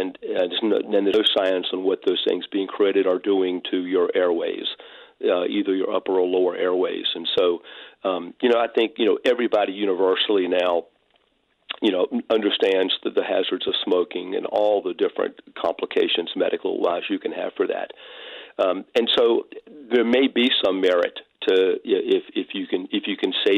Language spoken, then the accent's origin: English; Richmond, United States; I grew up in Richmond too.